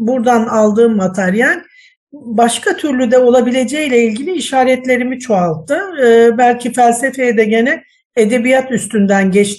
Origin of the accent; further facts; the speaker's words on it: Black Sea Region, Turkey; also born or lived in Adana / Sivas; 1876'da gelmişler. Bir göçerlik var. O yüzden Karadenizliyim.